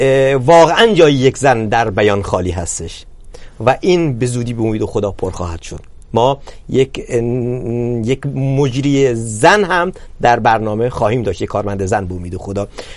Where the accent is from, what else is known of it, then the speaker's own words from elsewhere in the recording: Iran; ما همه ایرانی هستیم و برای همه احترام قائلیم